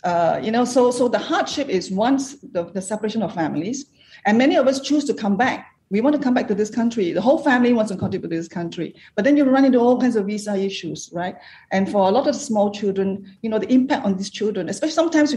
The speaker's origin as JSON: {"language": "English", "country": "Malaysia", "said": "I'm a Malaysian father."}